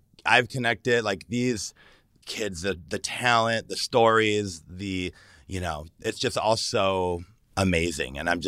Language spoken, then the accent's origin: English; Detroit, Michigan, United States; So my upbringing of ballroom, yeah, I grew up in Detroit, Michigan, and they'd had balls and we'd have like raves.